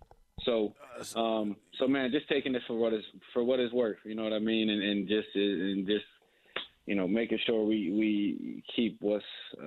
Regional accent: Syracuse, New York, United States; I grew up in Syracuse, New York. So look, it was cold.

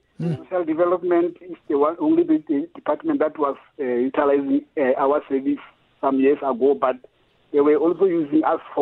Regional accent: Limpopo, South Africa; now in Mabopane, South Africa; because I'm originally from Limpopo.

